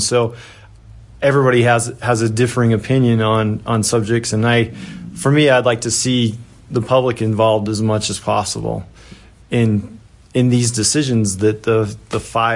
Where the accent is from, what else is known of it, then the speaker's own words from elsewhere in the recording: Garland, Utah, United States; now in Afton, United States; So I'm originally from Garland, Utah, which is in the northern part, little west of Logan.